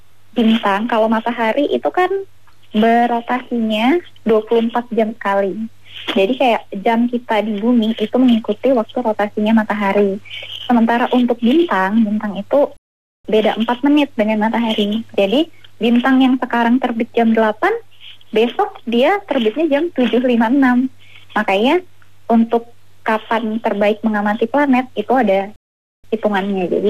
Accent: West Nusa Tenggara, Indonesia; Jadi saya dulu tinggalnya di Lombok. Di Lombok tuh langitnya cerah kali.

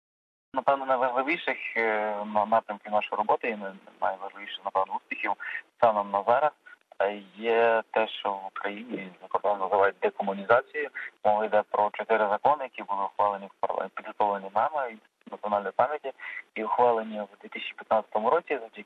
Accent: Lviv, Lviv Oblast, Ukraine; born there; я народився у Львові. Навчався у Львівському національному університеті

